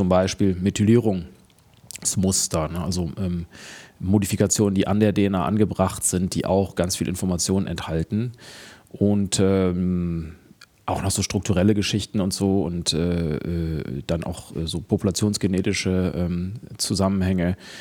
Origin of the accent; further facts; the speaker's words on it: Cologne, North Rhine-Westphalia, Germany; Ja, ich komme aus Köln.